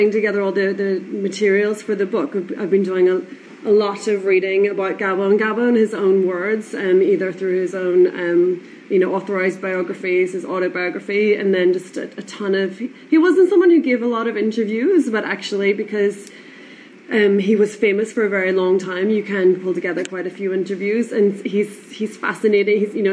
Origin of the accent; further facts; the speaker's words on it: Ireland; But I'm Irish, so it may be that my influence in that.